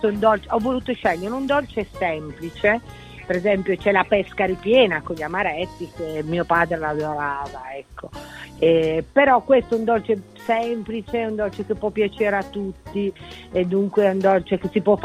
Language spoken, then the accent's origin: Italian; Piedmont, Italy; also born or lived in Genoa; io sono cresciuta nelle Langhe, e anche se sono nata a Genova, però amo molto la cucina piemontese